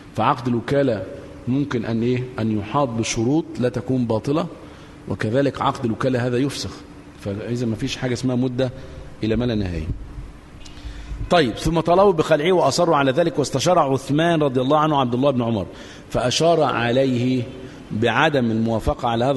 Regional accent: Egypt; يعني ما إحنا مصريين نشأنا مصري

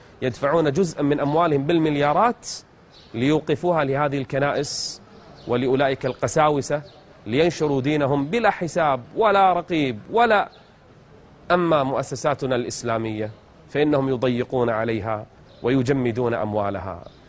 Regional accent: Qatar; عندنا في قطر نفس الشيء

